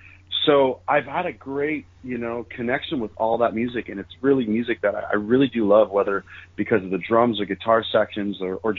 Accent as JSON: {"language": "English", "town": "North Bay", "region": "Ontario", "country": "Canada", "tie": "born there", "said": "basically between where I was born in North Bay and halfway to where … from, ironically, up in Timmins."}